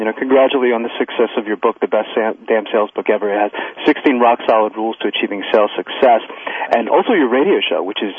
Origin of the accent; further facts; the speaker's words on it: Brooklyn, New York, United States; I'm originally from Brooklyn myself, Warren.